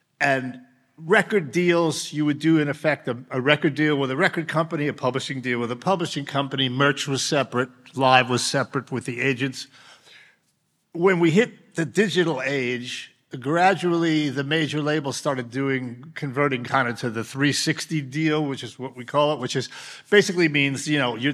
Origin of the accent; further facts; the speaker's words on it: New York, United States; Yeah, I'm from New York. I've been in Nashville off and on a bunch.